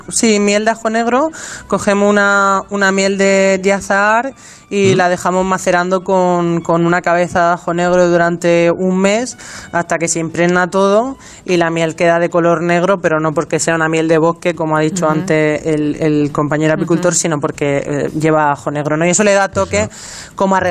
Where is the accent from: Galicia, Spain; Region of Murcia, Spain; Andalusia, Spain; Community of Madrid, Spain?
Region of Murcia, Spain; Alhama de Murcia; now in Valencia, Spain; yo estoy adoptada aquí en Valencia, pero soy de Alhama de Murcia.